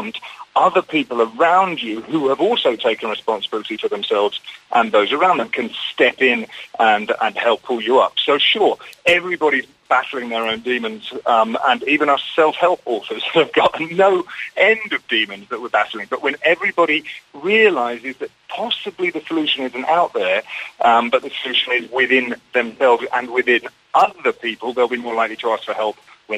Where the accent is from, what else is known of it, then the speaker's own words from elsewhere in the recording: Eastbourne, South East England, United Kingdom; Originally from Eastbourne, south coast of the UK.